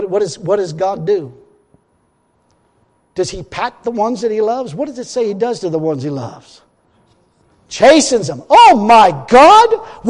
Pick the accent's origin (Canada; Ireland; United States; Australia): Ireland; Excuse me, I'm Irish, and my background was a bunch of drunks.